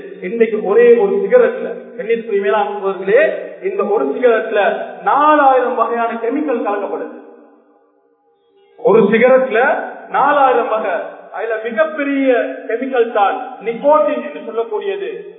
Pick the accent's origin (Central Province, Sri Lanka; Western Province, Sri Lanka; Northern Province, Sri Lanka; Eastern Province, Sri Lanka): Western Province, Sri Lanka; Colombo; நான் கொழும்பை சேர்ந்தவர்